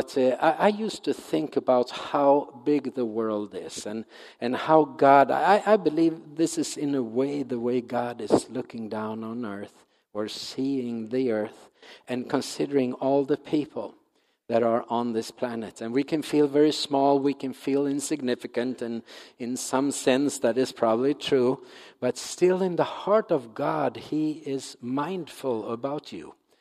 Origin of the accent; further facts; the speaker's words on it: Sweden; born there; English is a second language; And I don't know if Pastor said so or not, but I'm from Sweden. That explains why I speak funny. So I was born in Sweden.